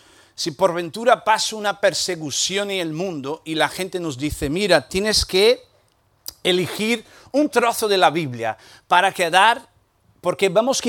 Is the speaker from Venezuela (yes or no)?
no; Brazil; Spanish is a second language; En un lugar ahí, en mi país, Brasil, dentro de la, totalmente, de la selva.